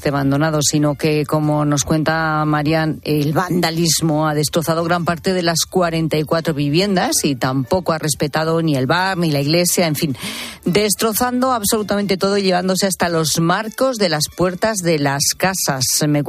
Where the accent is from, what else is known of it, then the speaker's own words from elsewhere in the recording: Zamora, Castile and León, Spain; Pues en Zamora, sí, en mi tierra.